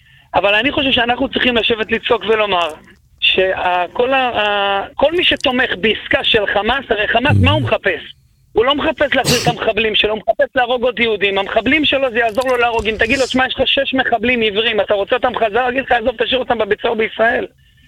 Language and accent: Hebrew; Bnei Brak, Tel Aviv District, Israel